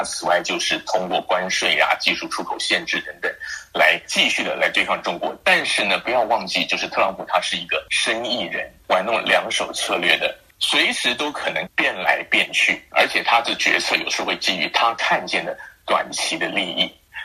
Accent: Taiwan; 我本人是来自台湾

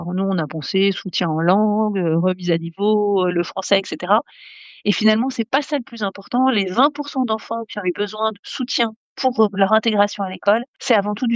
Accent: France; Et il y a une autre chose à laquelle on pense, nous, tout de suite en tant que Français

